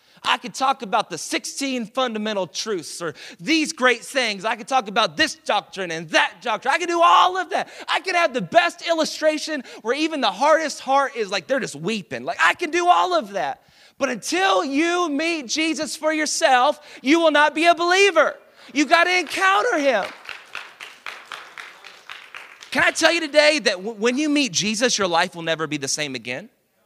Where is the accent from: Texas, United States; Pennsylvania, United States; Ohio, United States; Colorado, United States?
Texas, United States; Dallas; now in Houston, United States; I'm from Dallas. My wife's from Nevada, and so we didn't know anything about Houston.